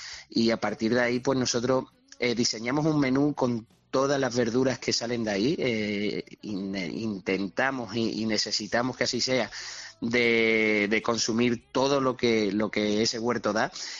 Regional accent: Andalusia, Spain; Mi pueblo es un pueblo que ya termina la conocida Sierra de los Pueblos Blancos. Somos el último pueblo ya blindando con la zona de Málaga, incluso con la Sierra Sur de Sevilla

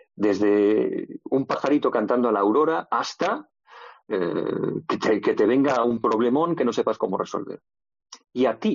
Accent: Galicia, Spain; yo creo que voy a pasar un final de vida muy feliz en mi tierra gallega, porque los gallegos al final siempre regresamos

